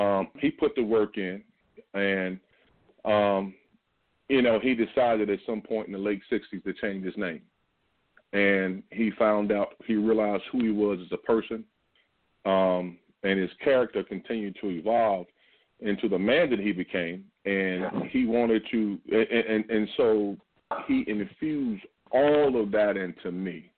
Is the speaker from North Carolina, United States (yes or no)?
yes; North Carolina, United States; And I grew up in North Carolina as a kid